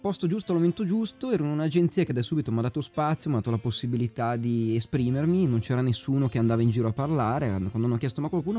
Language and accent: Italian; Biella, Piedmont, Italy; now in Milan, Italy; io sono originario, origini belga, mio parte di mio papà, Valloni, francese. Nato e cresciuto a Biella, in quello del Piemontese. E adesso sono da qua dal 2009 a Milano.